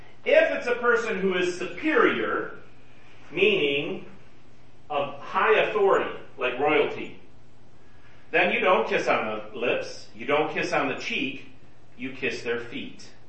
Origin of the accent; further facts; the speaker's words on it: United States; I'm American. I'm a man. We don't do that in America.